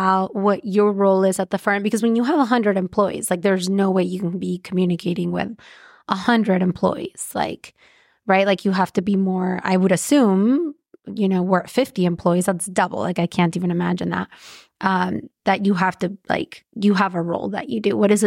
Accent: Mexico; I'm from Mexico

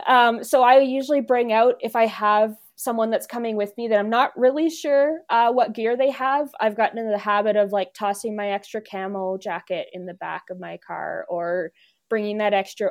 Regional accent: East Coast, United States; I'm not from a farm. I'm technically from a city, but I'm from the East Coast.

